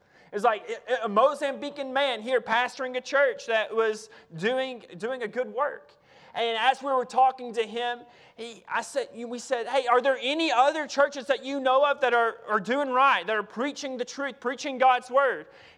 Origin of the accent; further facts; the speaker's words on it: Tennessee, United States; I grew up in Tennessee, and I know that y'all have fire ant hills here, right?